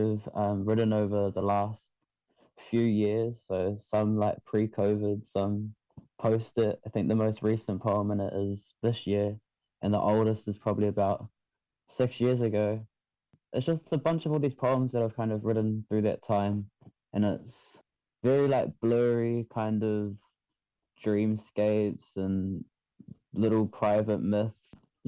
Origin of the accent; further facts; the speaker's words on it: Manurewa, Auckland, New Zealand; also born or lived in Kaisahu; I'm from Kaisahu, but I was raised in Manurewa.